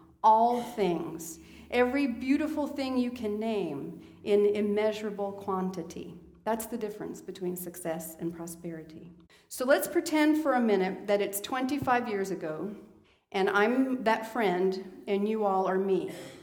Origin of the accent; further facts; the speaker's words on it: Italy; When I was a little girl growing up in Italy, I was trained to say thank you to everything.